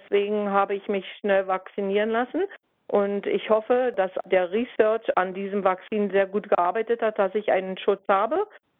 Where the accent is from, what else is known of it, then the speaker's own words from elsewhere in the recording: Berlin, Germany; now in Australia; ich bin von Ostberlin ausgewandert und dieses Land Australien hat mich aufgenommen.